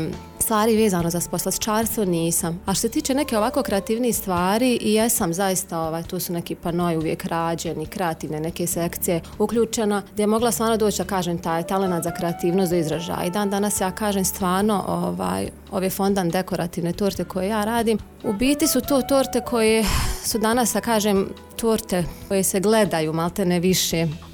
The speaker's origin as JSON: {"language": "Bosnian", "town": "Zenica", "region": "Federation of Bosnia and Herzegovina", "country": "Bosnia & Herzegovina", "said": "dolazim iz Enci, imam 29 godina i eto, to je to ukratko."}